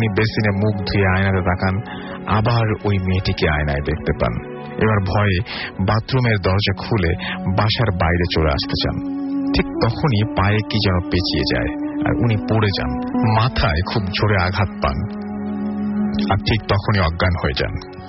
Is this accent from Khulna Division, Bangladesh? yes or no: yes; Khulna, Khulna Division, Bangladesh; also born or lived in Cyprus; আমার home town Khulna.